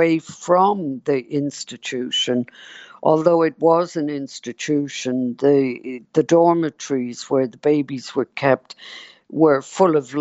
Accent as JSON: {"language": "English", "town": "Cork", "region": "County Cork", "country": "Ireland", "tie": "born there", "said": "My story is that I was born in 1949 in Bessborough, mother and baby institution."}